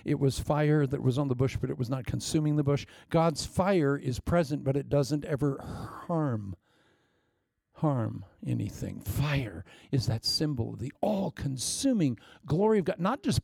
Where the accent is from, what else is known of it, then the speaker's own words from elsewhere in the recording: Agoura Hills, California, United States; where are you from? I said, California. Where? Agoura Hills, California.